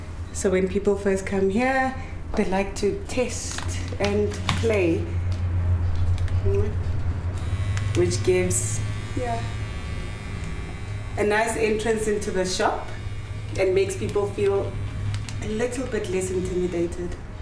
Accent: Soweto, Gauteng, South Africa; I am originally from Soweto, so I grew up here in Soweto

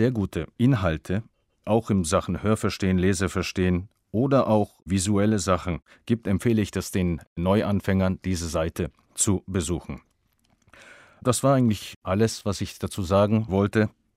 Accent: Izmir, İzmir, Turkey; German is a second language; Ich komme aus der Türkei, aus Izmir. Das ist eine wunderschöne Stadt an der westlichen Küste der Türkei. Ich bin im Jahre 1982 geboren und bin in Izmir an der Takev-Schule als Deutschlehrer tätig.

